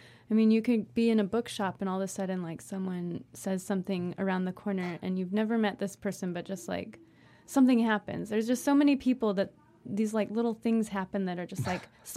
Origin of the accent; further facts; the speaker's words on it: Utah, United States; I'm from Utah, and we don't have quite the commuter culture